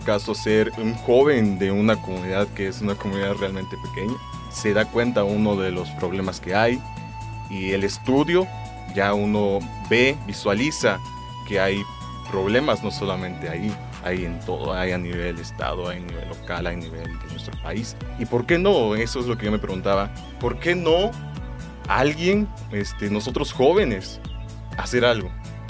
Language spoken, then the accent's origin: Spanish; Campeche, Mexico; estoy aquí en la ciudad de Campeche porque estoy estudiando, pero yo quiero regresar a mi pueblo, quiero trabajar para mi pueblo y para mi municipio, en este caso es Chapoto